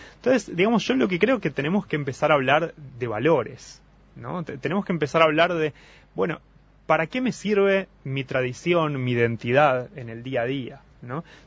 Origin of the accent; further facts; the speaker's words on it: Argentina; now in Uruguay; yo soy argentino, estoy aquí en Uruguay hace 3 años